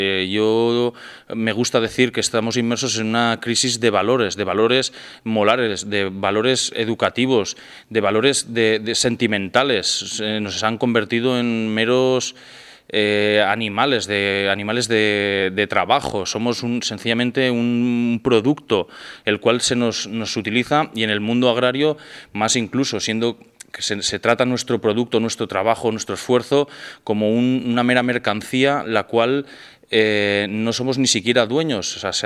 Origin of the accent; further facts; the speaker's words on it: Teruel, Aragon, Spain; vengo desde España, concretamente de Aragón, Teruel, la parte más despoblada de toda la península ibérica. Y vengo de familia campesina.